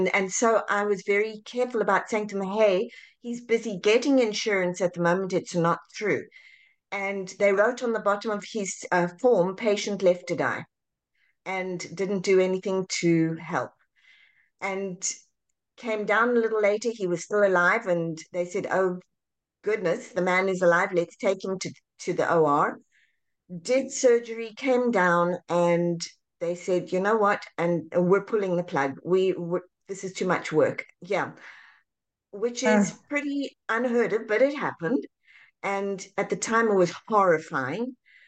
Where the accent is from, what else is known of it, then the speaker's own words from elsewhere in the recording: South Africa; now in United States; I was born and raised in South Africa, moved over to the US